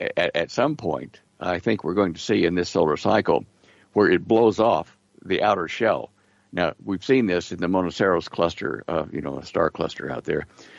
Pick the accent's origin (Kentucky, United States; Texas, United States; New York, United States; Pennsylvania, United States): Texas, United States; born there; That's my home state where I was born.